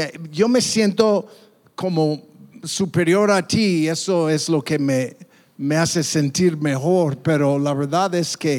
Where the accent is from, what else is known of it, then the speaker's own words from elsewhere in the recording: United States; yo soy güero y vengo de los Estados Unidos.